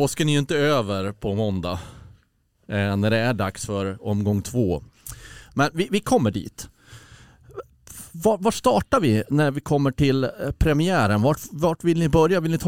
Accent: Gävle, Gävleborg County, Sweden; Eller Gefle kanske man ska säga här nere. Jag har fått lära mig att F ska uttalas F. Men där jag kommer ifrån så heter det Gävle i alla fall.

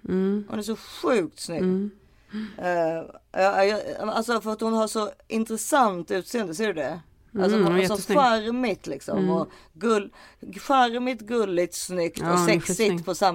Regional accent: Sweden; den här lilla myrstacken här hemma i Sverige

